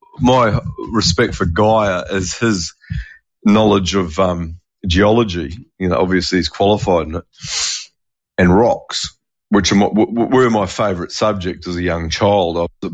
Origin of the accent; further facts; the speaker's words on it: New Zealand; Blood and bone factories, like where I grew up in New Zealand, there was a blood and bone factory, lots of abattoirs, obviously.